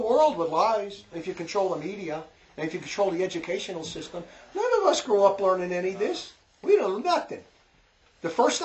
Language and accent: English; New Jersey, United States; accent: New Jersey; If you don't like my New Jersey accent, speechify it.